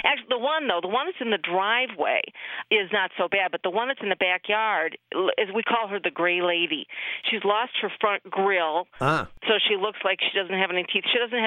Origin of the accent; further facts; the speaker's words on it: Bath, Ohio, United States; Bath, Ohio. It's a little township near Akron.